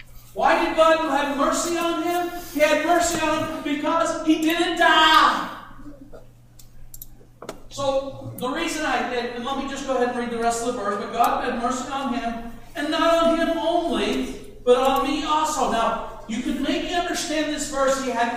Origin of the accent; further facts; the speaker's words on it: Tennessee, United States; I was a young man, and I was from Tennessee, and the weddings in Tennessee are usually quite simple